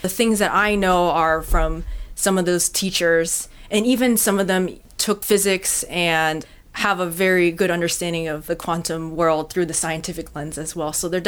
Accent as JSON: {"language": "English", "region": "Massachusetts", "country": "United States", "tie": "born or raised there", "said": "I was raised in Massachusetts, and there's a huge Irish population there. So in this incarnation, I'm Asian American. I'm born in the U.S."}